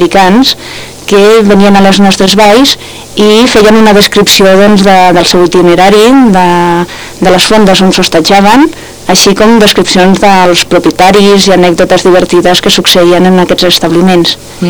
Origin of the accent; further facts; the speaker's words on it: Escaldes-Engordany, Andorra; Soc andorrana, escaldenca.